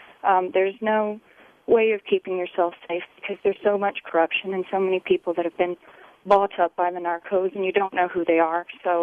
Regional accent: United States; regardless of the fact that I'm an American and I'm pale-skinned, etc.

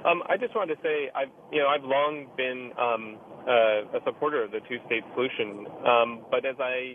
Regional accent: United States; as an American, I become really uncomfortable

